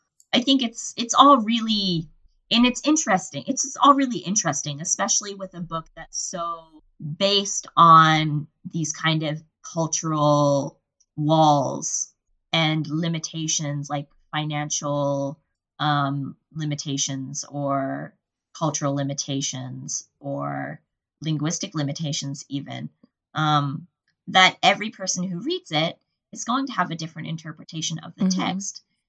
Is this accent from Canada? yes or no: yes; Canada; where I'm from Canada